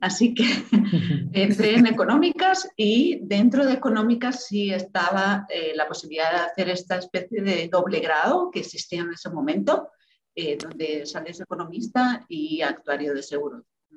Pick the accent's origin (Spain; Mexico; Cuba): Spain; Catalonia; now in Guatemala; soy catalana, española, ¿no? Y desde hace 22 años que estoy en Guatemala.